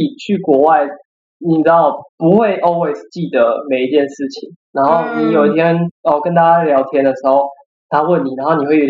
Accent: Taiwan; 但是我们台湾人就是我们那个 visa 到那边，比如说 working this period 是三个月好了

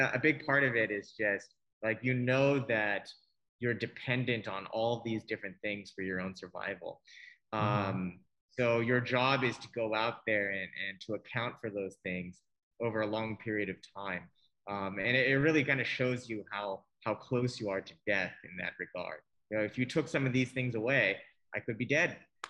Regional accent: California, United States; when I was growing up in the States and I was surfing there, you know, the culture, it's old

